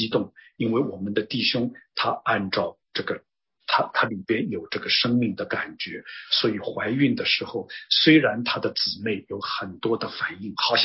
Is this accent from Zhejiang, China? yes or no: no; Shanghai, China; 我听不懂，我是上海人，我听不懂。